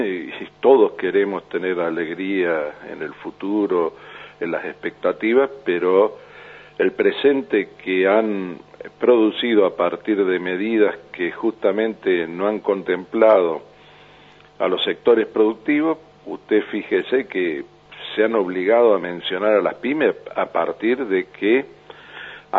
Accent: Córdoba, Argentina; nosotros en Córdoba, usted sabe, yo soy de Córdoba

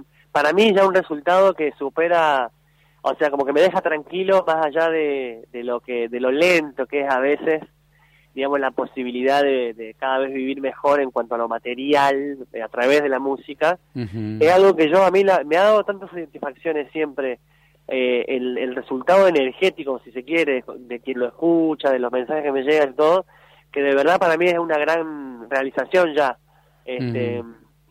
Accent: Tierra del Fuego, Argentina; Luego me voy a Tierra del Fuego, que es donde yo me crié

